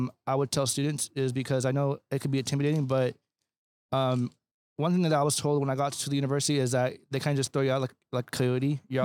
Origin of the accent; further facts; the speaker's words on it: California, United States; now in Long Beach, United States; Yeah, so I'm originally from the desert, born and raised in the Coachella Valley. I graduated from Rancho Mirage High School in 2021.